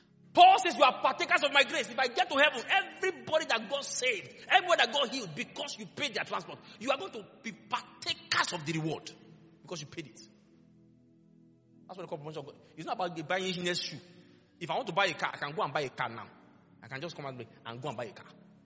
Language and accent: English; Lagos, Nigeria; I grew up in Lagos.